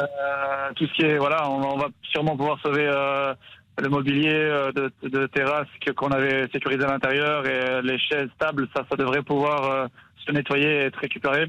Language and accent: French; Theux, Wallonia, Belgium; chez nous, à Teux, il n'y a plus rien